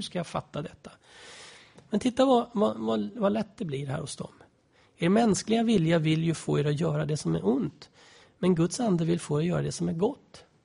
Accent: Uppsala, Uppsala County, Sweden; now in Gothenburg, Sweden; här i Göteborg när jag flyttade hit på 70-talet. Och Susanne Valkama kommer från samma ungdomsgrupp i Uppsala där jag växte upp.

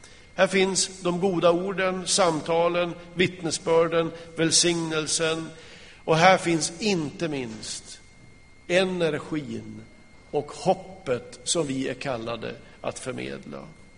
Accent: Kramfors, Västernorrland County, Sweden; landa i Kramfors, hemma i Kramfors där jag kommer ifrån.

